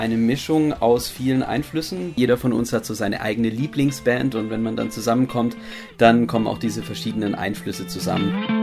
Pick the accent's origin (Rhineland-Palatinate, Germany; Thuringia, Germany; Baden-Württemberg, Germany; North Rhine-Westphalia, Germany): Baden-Württemberg, Germany; Ludwigsburg selber ist zwar mit 90.000 Einwohnern relativ groß, aber wir kommen ursprünglich tatsächlich aus dem Umland und eben aus kleinen Dörfern mit irgendwie 8.000 Einwohnern.